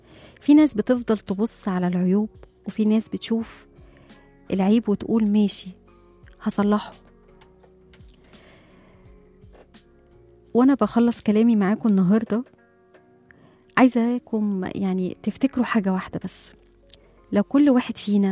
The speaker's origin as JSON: {"language": "Arabic", "country": "Egypt", "said": "بتخلينا فرحانين أن احنا مصريين"}